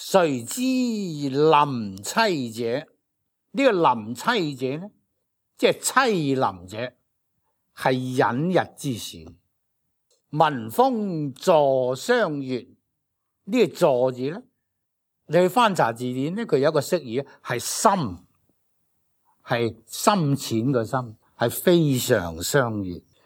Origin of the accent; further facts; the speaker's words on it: Guangdong, China; 系我哋广东人嘅诗，因为喺唐嘅诗人之中，广东人咧系比较少嘅